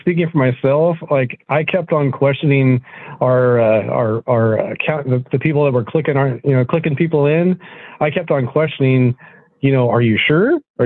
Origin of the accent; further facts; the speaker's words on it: Las Vegas, Nevada, United States; No, I'm from Las Vegas.